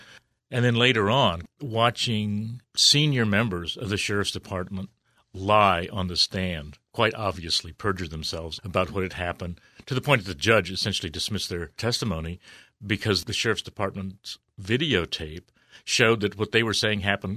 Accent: United States; to treat them in ways that I'm ashamed of as an American.

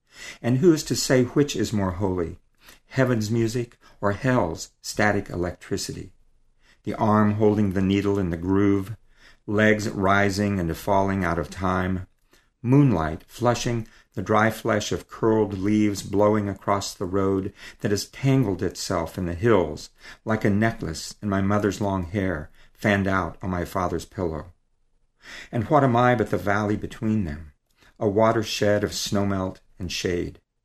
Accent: New Mexico, United States; also born or lived in Cleveland, Ohio / Southern Illinois; And I grew up in New Mexico. I'm actually a Midwestern boy. I was born in Cleveland, Ohio. My parents are from Southern Illinois. And we lived in Ohio and Southern Illinois until I was nine.

